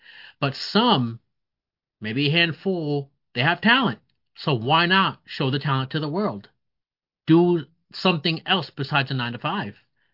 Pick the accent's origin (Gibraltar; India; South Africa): India; I had to do it in a Indian accent. Because, you know, I'm Indian